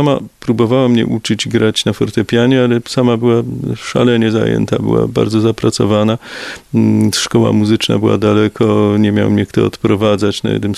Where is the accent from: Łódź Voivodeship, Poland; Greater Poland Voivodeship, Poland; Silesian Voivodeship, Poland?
Silesian Voivodeship, Poland; Bytom; born there; Nie, ja się urodziłem w Bytomiu, ale trochę przypadkiem, dlatego że po wojnie moja rodzina jest z Warszawy.